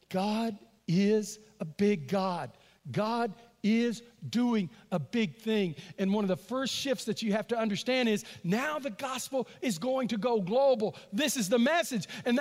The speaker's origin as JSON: {"language": "English", "region": "Texas", "country": "United States", "tie": "born or raised there", "said": "I was raised in East Texas."}